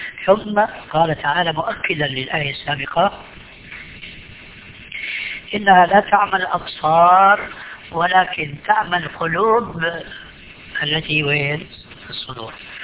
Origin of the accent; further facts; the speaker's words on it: Damascus, Damascus Governorate, Syria; عندنا في دمشق ماء اسمه ماء الفيجة، والفيجة قرية تبعد عن دمشق ما أدري 20-30 كيلومتر.